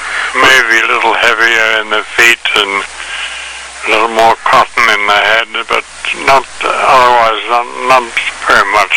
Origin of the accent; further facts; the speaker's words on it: Paris, Île-de-France, France; accent: English; also born or lived in Holland / England / Switzerland; And I grew up in Paris.